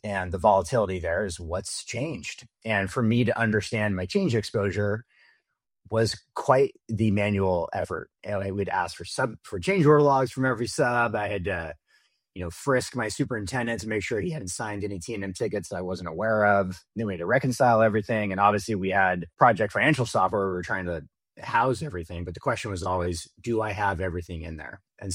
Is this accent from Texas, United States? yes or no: no; Sacramento, California, United States; And so I grew up in Sacramento.